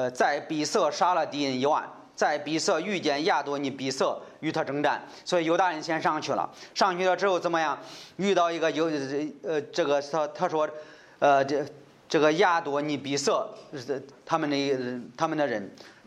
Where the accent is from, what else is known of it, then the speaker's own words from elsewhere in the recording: Henan, China; 但是我们河南人常常说这麻风